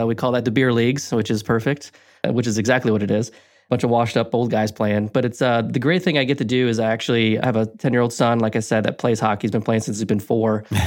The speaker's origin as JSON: {"language": "English", "region": "Michigan", "country": "United States", "tie": "born or raised there", "said": "But also, I grew up in Michigan. So being from Michigan, you know, hockey is a part of your life."}